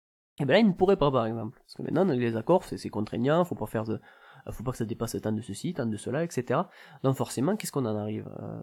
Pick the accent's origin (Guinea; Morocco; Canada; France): France; chez nous, en France